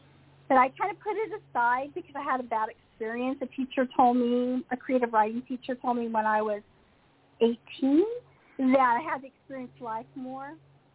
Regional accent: Sacramento, California, United States; also born or lived in Provo; now in South Orange County, United States; I'm from Sacramento. Grew up there, and I lived in Provo, Utah for 5 years while I was attending Brigham Young University. I graduated, and then we moved down to Southern California. We live in South Orange County

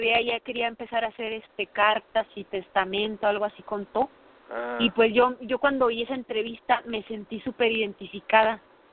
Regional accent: Chihuahua, Mexico; born there; Yo nací el 10 de diciembre de 1988 en un pueblito escondido en la sierra y aquí en Chihuahua, ¿no? Entonces, donde yo nací, yo no nací en un hospital, nací en casa de mis abuelos.

